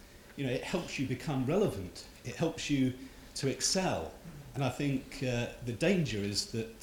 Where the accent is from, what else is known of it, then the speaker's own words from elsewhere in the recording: England, United Kingdom; now in United States; as an English person coming over to, you know, the home of capitalism